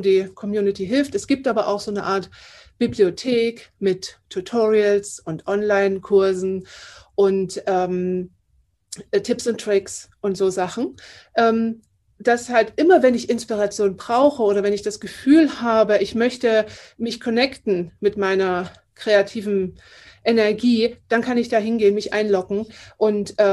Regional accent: Germany; first language German; jetzt biete ich speziell was auch in Deutschland, ist ja für mich auch schöner, ne? Weil es ist ja meine Muttersprache.

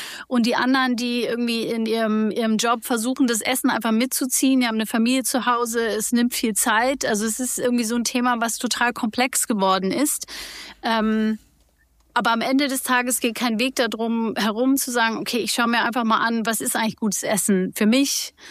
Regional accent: New York, United States; also born or lived in East Africa; now in Tegernsee, Germany; ich bin in New York geboren und in New York und Ostafrika aufgewachsen und war eigentlich überall so auf der Welt unterwegs.

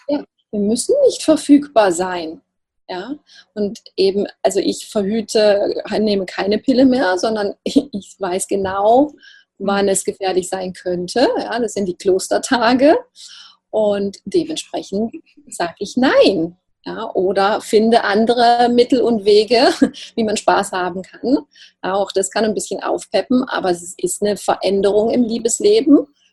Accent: Baden-Württemberg, Germany; accent: Alemannic; Ich komme ja aus dem Alemannischen, aus dem Schwarzwalddorf, deshalb sagen wir

